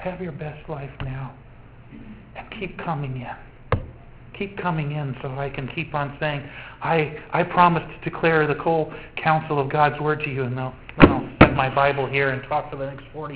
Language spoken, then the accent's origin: English; United States; But I'm an American, so they figure there's that much money there.